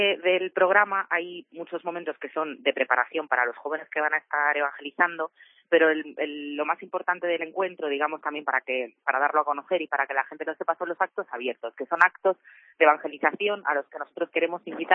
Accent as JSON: {"language": "Spanish", "region": "Galicia", "country": "Spain", "said": "yo soy gallega y las raíces supongo que siempre tiran"}